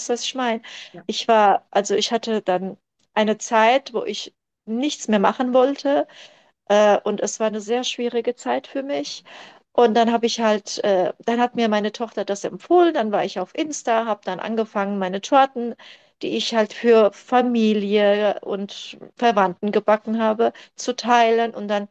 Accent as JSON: {"language": "German", "country": "Germany", "tie": "born there", "first_language": "Turkish", "second_language": "German", "said": "Wohne in Ludwigshafen, Oggersheim. Bin hier geboren in Deutschland. Meine Eltern kommen aus der Türkei."}